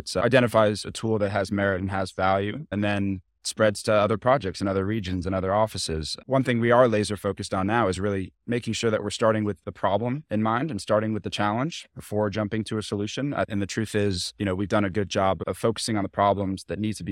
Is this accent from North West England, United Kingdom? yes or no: no; London, United Kingdom; Unfortunately, most people don't believe me when I tell them that I grew up in London